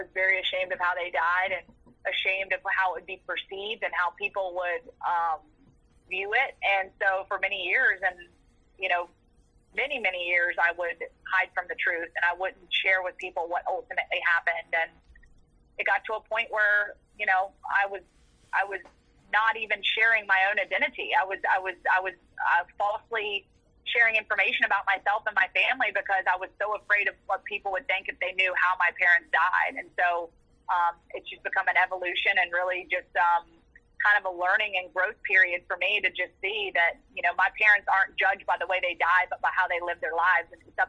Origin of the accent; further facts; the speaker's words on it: Virginia, United States; I grew up in the very southwestern part of Virginia, and honestly, there are parts of Virginia where I'm from that feel more southern than Alabama.